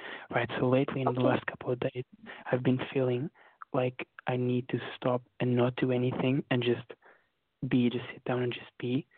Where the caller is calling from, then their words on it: London, United Kingdom; from London.